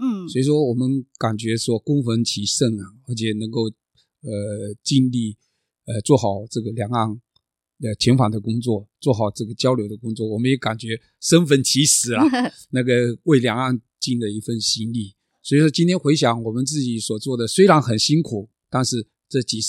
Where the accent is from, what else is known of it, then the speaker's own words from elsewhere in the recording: Matsu, Lienchiang County, Taiwan; 我是土生土长的马祖人，第一个马祖人回马祖那个接这个警察局的这样子工作。